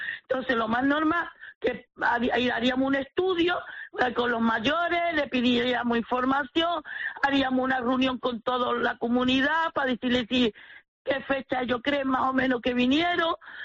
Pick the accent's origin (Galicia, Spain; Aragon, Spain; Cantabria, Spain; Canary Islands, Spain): Canary Islands, Spain; Y yo soy canaria.